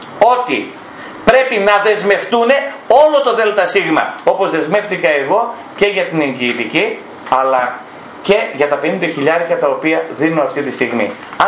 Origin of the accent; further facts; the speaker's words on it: Ivira, Central Macedonia, Greece; now in Thessaloniki, Greece; Εμένα τα πολιτικά μου δικαιώματα είναι ακόμα στο χωριό μου, στα Ήβυρα. Εγώ είμαι επιχειρηματίας, δραστηριοποιούμε στη Θεσσαλονίκη